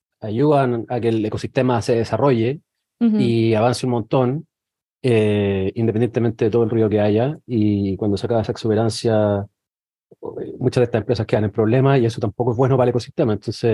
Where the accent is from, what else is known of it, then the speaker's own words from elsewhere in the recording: Chile; lo digo como chileno